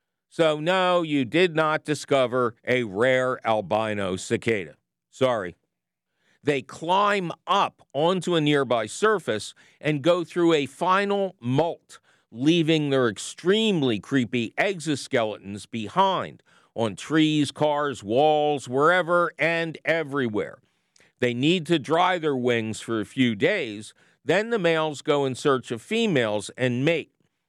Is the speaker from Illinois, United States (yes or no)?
no; Pennsylvania, United States; My home state of Pennsylvania has seen some monster broods emerge over the last few centuries